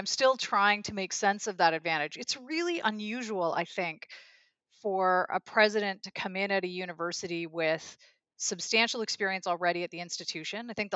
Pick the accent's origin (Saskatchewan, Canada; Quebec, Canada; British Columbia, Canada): Saskatchewan, Canada; born there; I was born in Saskatchewan, so that gives me a kind of grassy start.